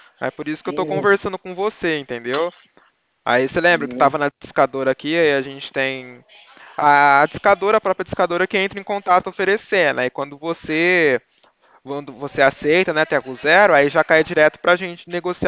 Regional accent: Ribeirão Preto, São Paulo, Brazil; Eu sou daqui de Ribeirão. Ribeirão Preto, São Paulo.

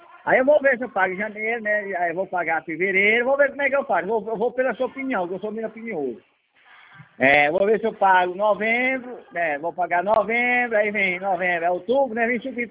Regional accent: Fortaleza, Ceará, Brazil; eu tenho aqui em Fortaleza, que eu sou de Fortaleza, aqui em Fortaleza, meu terreno.

